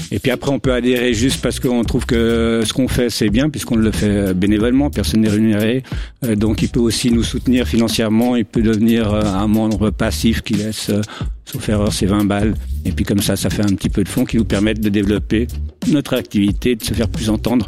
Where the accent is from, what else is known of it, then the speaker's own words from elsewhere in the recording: Vaud, Switzerland; même qu'on est des Vaudois.